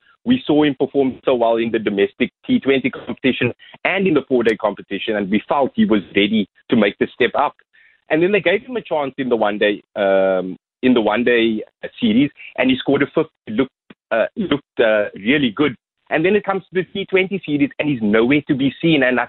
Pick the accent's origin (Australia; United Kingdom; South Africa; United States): South Africa; And I think as South African fans, you know, we are tired of seeing South African teams playing against South African teams.